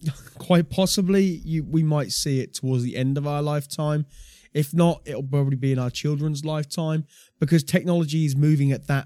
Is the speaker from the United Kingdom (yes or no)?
yes; United Kingdom; As a British person seeing it, it was mad.